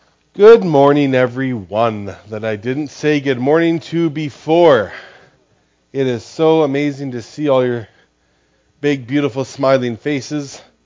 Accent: Grande Prairie, Alberta, Canada; born there; I was born in Grand Prairie, Alberta.

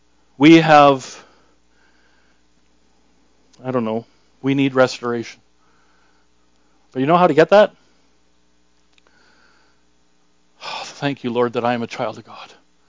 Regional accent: Canada; We're Canadian.

